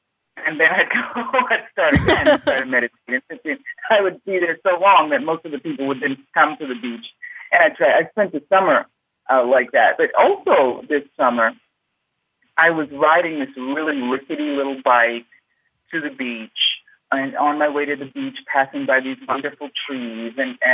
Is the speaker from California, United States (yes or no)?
no; Boston, Massachusetts, United States; I'm originally from Boston, and how I had gone, you know, I spent a summer on the beach in Martha's Vineyard